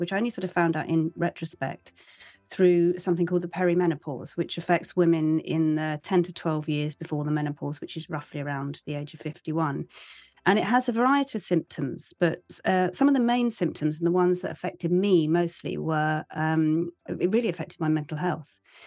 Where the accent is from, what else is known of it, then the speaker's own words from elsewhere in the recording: South West England, United Kingdom; So I grew up in Cornwall by the coast, but I didn't really learn properly to swim at school.